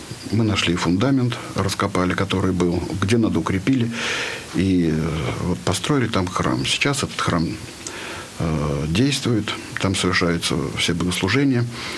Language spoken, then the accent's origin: Russian; Kuznetsk, Penza Oblast, Russia; born there; Родился я в городе Кузнецке, хотя семья формировалась не из коренных кузнечан. Вот дед у меня был из купеческой самарской семьи, бабушка из дворянской московской семьи. Вот, и попали они в Кузнецк в 30-е годы.